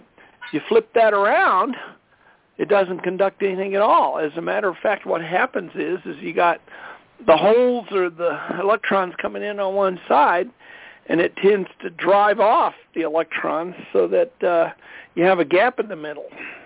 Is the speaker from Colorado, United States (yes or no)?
yes; Colorado, United States; from Colorado